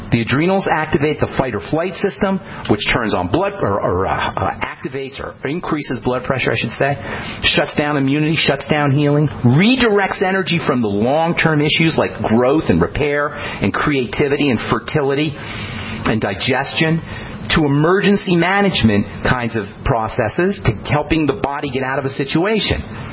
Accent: New York, United States; I remember when I was growing up in New York, I lived near Kennedy Airport.

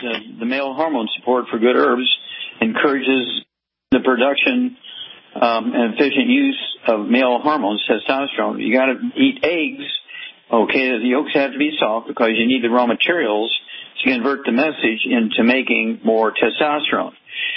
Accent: Missouri, United States; let's go to Missouri, my home state

